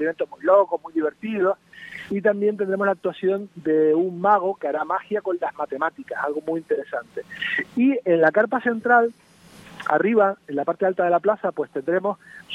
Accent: La Orotava, Canary Islands, Spain; Pues porque yo soy de la Orotava.

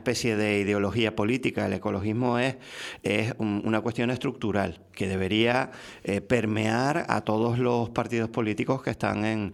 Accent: Puerto de la Cruz, Canary Islands, Spain; Yo soy del Puerto de la Cruz, de aquí.

